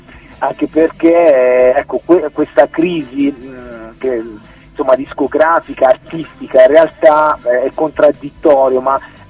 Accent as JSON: {"language": "Italian", "town": "Vasto", "region": "Abruzzo", "country": "Italy", "lives_now": "Ravenna, Italy", "said": "io vivo a Ravenna, anche se sono abruzzese di origine, di Vasto, quindi provincia di Chieti"}